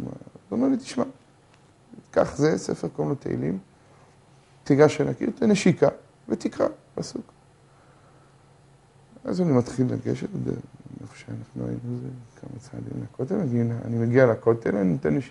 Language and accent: Hebrew; Jerusalem, Jerusalem District, Israel; born there; עכשיו, אני נולדתי בירושלים.